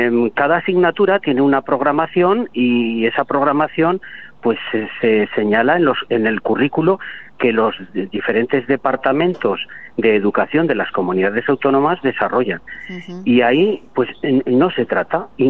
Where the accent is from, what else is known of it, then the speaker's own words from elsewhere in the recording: Calatayud, Aragon, Spain; Yo soy de Calatayud y allí hemos impulsado muchísimo